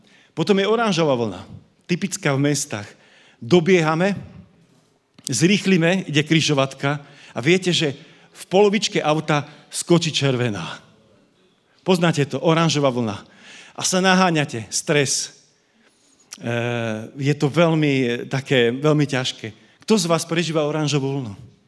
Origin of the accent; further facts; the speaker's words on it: Zvolen, Banská Bystrica Region, Slovakia; pochádzam zo Zvolena, stredné Slovensko, ak ste tam niekedy pri Banskej Bystrici boli.